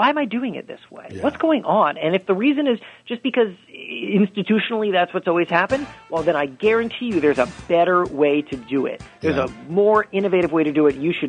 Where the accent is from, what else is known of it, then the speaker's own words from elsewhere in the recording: Coral Springs, Florida, United States; I'm from South Florida. I grew up in Coral Springs, Florida.